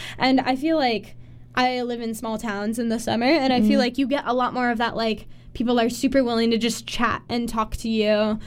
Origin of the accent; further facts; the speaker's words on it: United States; And that's when I tell them I'm American.